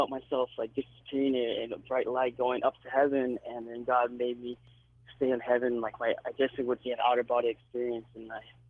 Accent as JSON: {"language": "English", "region": "New York", "country": "United States", "tie": "born there", "said": "I was born in New York in 1986. I'm actually 33"}